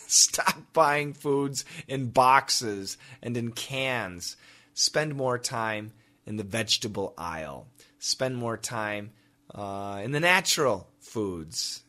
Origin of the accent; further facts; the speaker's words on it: United States; So I gave you my image of a token American, and I'm American, so I can do that.